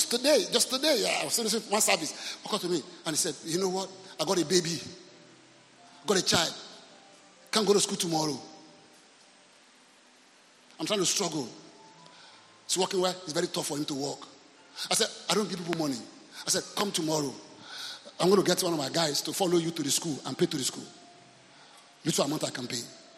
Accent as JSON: {"language": "English", "country": "Nigeria", "said": "I'm a Nigerian."}